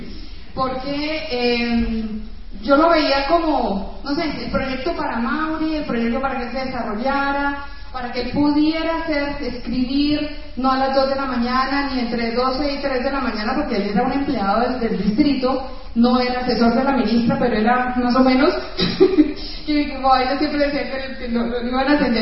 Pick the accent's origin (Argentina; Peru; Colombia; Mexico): Colombia; Cali, Valle del Cauca; now in Bogotá, Colombia; Yo creo, yo hace muchos años que me fui de Cali